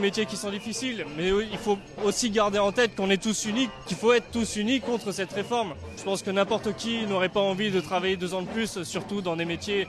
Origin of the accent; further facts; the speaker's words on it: Périgueux, Nouvelle-Aquitaine, France; born there; also born or lived in La Bachellerie; j'ai 27 ans. J'habite à Périgueux, je suis né à Périgueux. J'ai longtemps vécu à la Bachellerie ou vers Pérignac. Puis là maintenant ça fait 6-7 ans que j'habite à Périgueux.